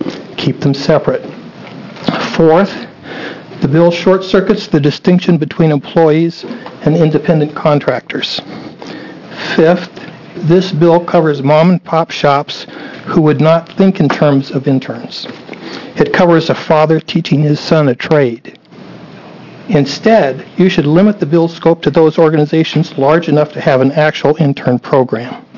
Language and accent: English; Portland, Oregon, United States; I'm from Portland.